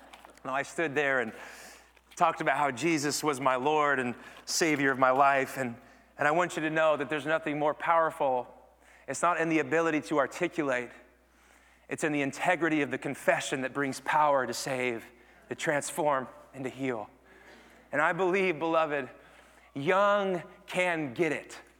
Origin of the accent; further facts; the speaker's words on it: Kansas, United States; and I grew up in Kansas, and Christmas in Kansas and pogo stick means ice on the ground